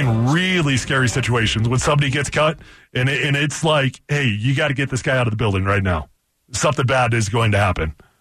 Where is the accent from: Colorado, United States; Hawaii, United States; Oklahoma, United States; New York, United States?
Colorado, United States; Denver; when I got cut by Denver, my third year, I got cut by Denver. I was in my hometown. In my hometown, I was a starter the year before.